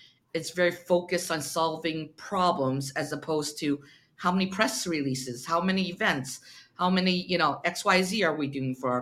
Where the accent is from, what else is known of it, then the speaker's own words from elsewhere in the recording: Saudi Arabia; now in Asia; I consider myself a third culture kid. And that means, you know, I grew up in Saudi Arabia, believe it or not. You know, I was educated in the American school system. And then I've spent, you know, over since 2000, I moved back to Asia